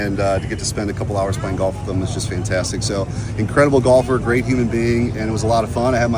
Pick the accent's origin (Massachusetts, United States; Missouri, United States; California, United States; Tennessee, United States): Missouri, United States; Bridgeton; I would have never imagined that as a kid growing up in Bridgeton, Missouri.